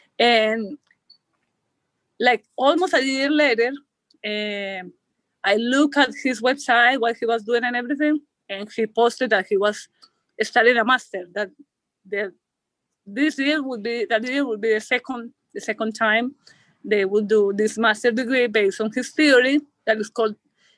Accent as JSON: {"language": "English", "region": "Antioquia", "country": "Colombia", "lives_now": "Valdivia, Chile", "said": "I'm from Colombia, from a rural area close to Medellin. I went to school in Medellin."}